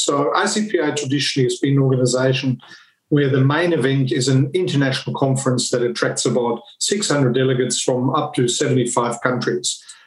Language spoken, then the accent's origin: English; Germany; English is a second language; moved away as an adult; now in Australia; I'm originally from Germany. My accent most probably gives me away. I started 40 years ago, almost 41, and came to Australia because my mother's Australian